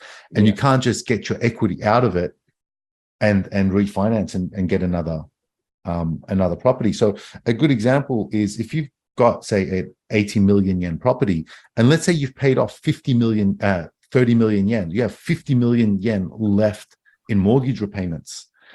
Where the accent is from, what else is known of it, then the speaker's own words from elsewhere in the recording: Australia; I'm Australian.